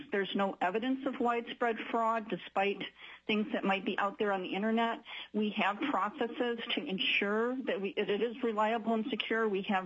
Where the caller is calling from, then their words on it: Anchorage, Alaska, United States; I'm calling from Anchorage, Alaska. I've been in Alaska since 1984.